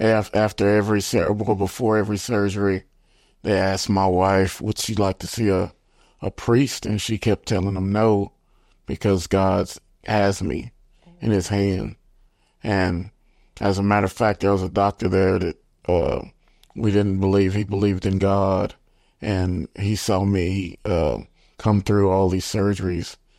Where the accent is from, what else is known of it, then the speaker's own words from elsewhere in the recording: Denison, Texas, United States; now in Bryan, United States; I've been in Bryan for 22 years. I came from North Texas in Denison.